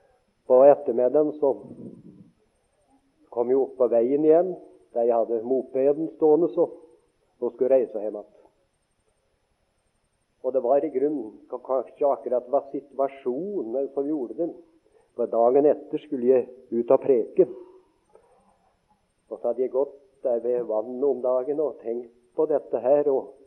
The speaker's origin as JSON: {"language": "Norwegian", "region": "Eastern Norway", "country": "Norway", "said": "Jeg er fra Østlandets store skoger"}